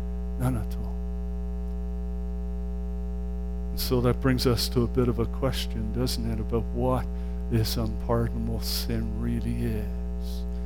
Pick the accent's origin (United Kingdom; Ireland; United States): United Kingdom; England; And I come from England.